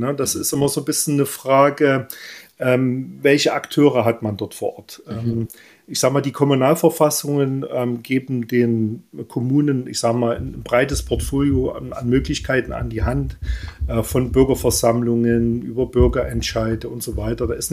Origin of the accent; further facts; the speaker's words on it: Oelsnitz, Saxony, Germany; also war Stadtrat in meiner Heimatstadt Oelsnitz im Erzgebirge, war Mitglied des Kreistages im Erzgebirgskreis.